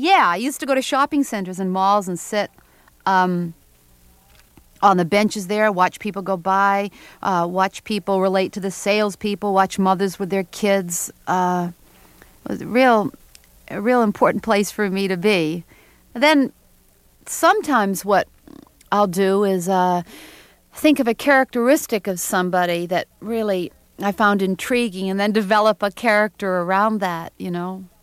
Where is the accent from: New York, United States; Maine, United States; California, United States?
Maine, United States; Portland; You know, growing up in Portland, Maine, and Armenian in a very WASPy community never made me feel completely at ease.